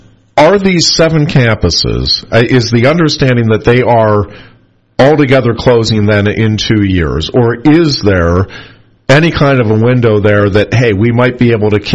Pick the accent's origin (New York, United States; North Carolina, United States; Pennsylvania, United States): Pennsylvania, United States; York, I grew up in York County, so I didn't go to Penn State York, but I'm very familiar with it.